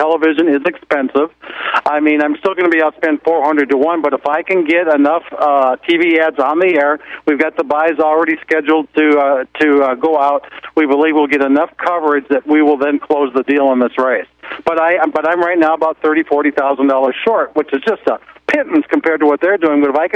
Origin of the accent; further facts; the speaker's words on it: Annandale, Virginia, United States; But he walked my hometown Annandale 4th of July parade in 1996.